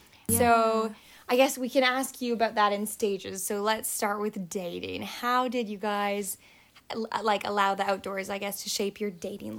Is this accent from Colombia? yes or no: no; Canada; as a Canadian, I didn't know Wales existed as a country.